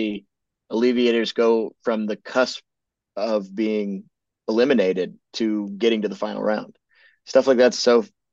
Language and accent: English; Kentucky, United States; I'm from Kentucky originally, and they have that sort of Midwestern vibe to them.